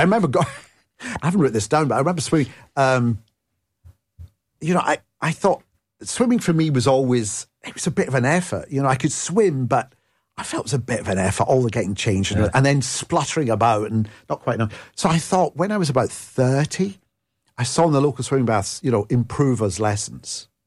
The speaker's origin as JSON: {"language": "English", "region": "Scotland", "country": "United Kingdom", "said": "being Scottish, I will be Scottish and Italian, you know, I've got the best of both."}